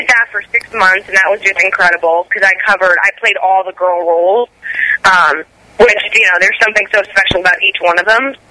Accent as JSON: {"language": "English", "region": "New Jersey", "country": "United States", "tie": "born or raised there", "said": "I happened to be at home in my house that I grew up in New Jersey with my mom, dad, and my grandmother."}